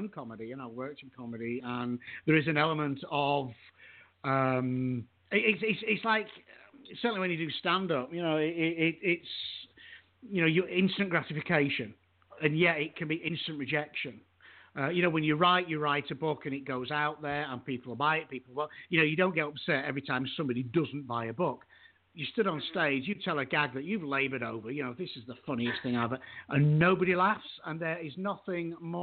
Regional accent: England, United Kingdom; obviously being from England.

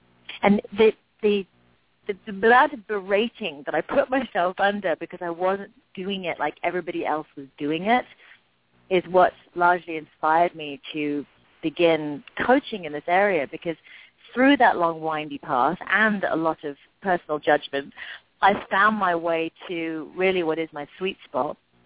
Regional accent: England, United Kingdom; I mean, I grew up in England, and if you spent any time there, especially in the 70s and the 80s, you didn't have any credibility.

